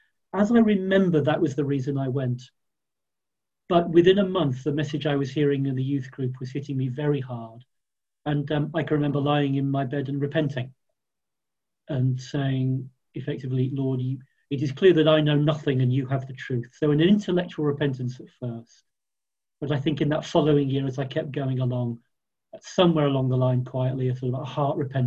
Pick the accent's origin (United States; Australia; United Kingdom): United Kingdom; Solihull, West Midlands; I grew up in Solihull, on the edge of Birmingham, so Midlands is home, but moved around a bit, different parts of the country as an adult. I don't come from a Christian home, so not brought up as a Christian.